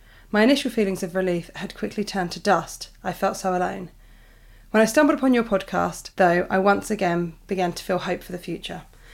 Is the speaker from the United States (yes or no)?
no; United Kingdom; I'm British